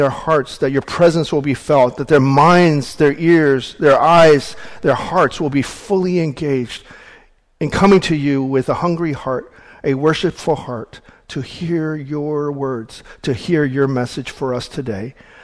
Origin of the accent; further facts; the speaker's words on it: the South, United States; Now, I grew up in the South, so in American, I guess they call it folklore, they have the Hatfields and the McCoys, right?